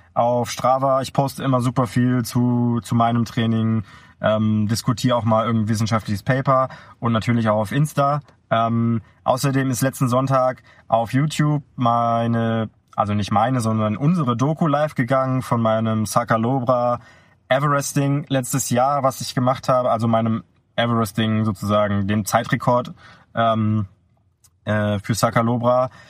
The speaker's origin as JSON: {"language": "German", "region": "Berlin", "country": "Germany", "tie": "born or raised there", "moved": "as an adult", "lives_now": "Alps", "said": "Ich komme gebürtig aus Berlin. Hab dort auch die ersten 25 Jahre meines Lebens verbracht, die letzten 5 bis 6, also ich bin jetzt 31, eher in den Alpen."}